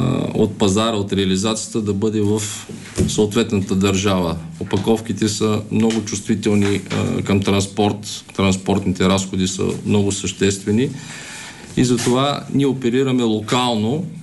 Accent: Plovdiv, Plovdiv Province, Bulgaria; Роден съм и съм израсъл в град Пловдив.

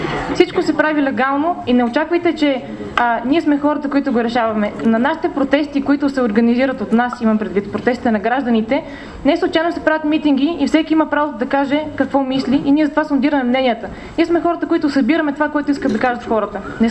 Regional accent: Pazardzhik, Pazardzhik Province, Bulgaria; Аз съм от Пазарджик

